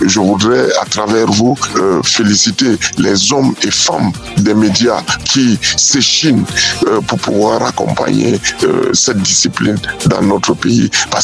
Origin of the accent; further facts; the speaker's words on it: Cameroon; qui n'est pas encore vulgarisée chez nous au Cameroun